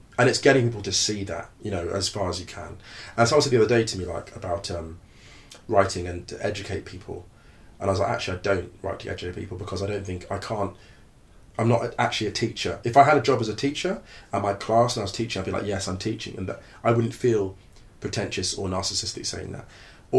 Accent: West Drayton, London, United Kingdom; I grew up in West Drayton, which is

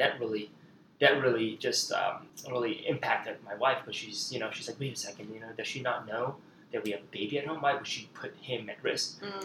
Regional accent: Malaysia; so I grew up in Malaysia, and in, I guess, in Asian culture

